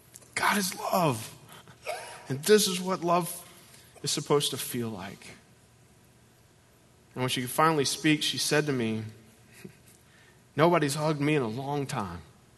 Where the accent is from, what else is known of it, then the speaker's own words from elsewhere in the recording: Lexington, Kentucky, United States; rash of suicides in Lexington where I live, A decade ago, I started standing on a street corner in my hometown with this sign that just says, free hugs.